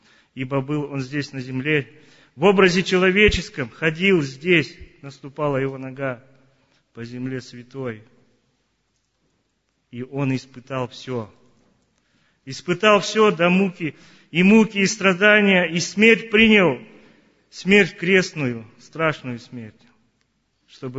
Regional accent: Chernogorsk, Khakassia, Russia; я из Черногорска, Хакасия, и по служебной своей обязанности, то есть по работе, я приехал сюда в командировку.

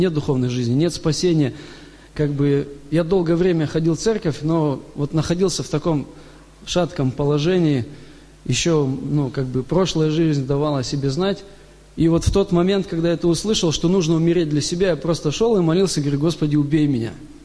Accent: Smolensk, Smolensk Oblast, Russia; Приехал из Смоленска, из Смоленской области точнее.

